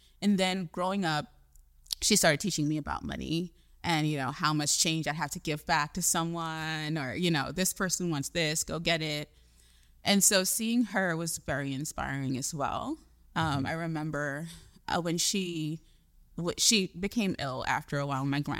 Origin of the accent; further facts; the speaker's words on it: Trinidad & Tobago; I'm from Trinidad, by the way. So totally. I'm speaking about the Caribbean here.